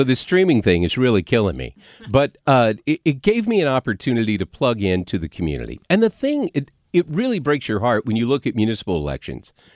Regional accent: Arkansas, United States; I mean, granted, I'm from Arkansas

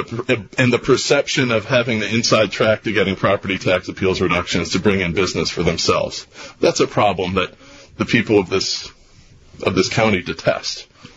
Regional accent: Chicago, Illinois, United States; I grew up in first became aware of politics in the 80s, growing up in Hyde Park, hearing the names of David Orr and Danny Davis and Chewy Garcia over my parents' table

